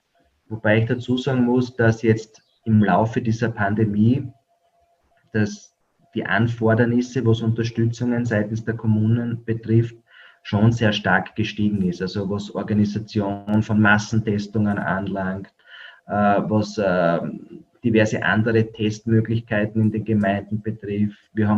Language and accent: German; Austria